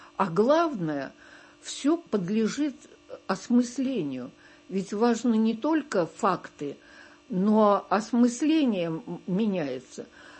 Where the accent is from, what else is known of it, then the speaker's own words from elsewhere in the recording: Moscow, Russia; я из Москвы, а она из Софии.